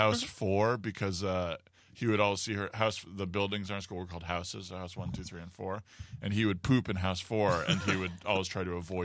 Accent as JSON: {"language": "English", "region": "Arizona", "country": "United States", "said": "Yeah, I'm from Arizona."}